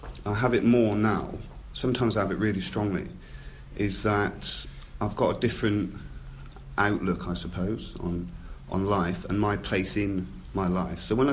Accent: Swindon, South West England, United Kingdom; certainly in my hometown, I'm from Swindon originally

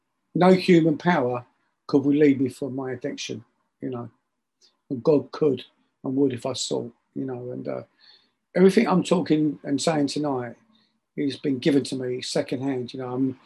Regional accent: London, United Kingdom; I come from London, and you either join the gang or you become, you know, the prey.

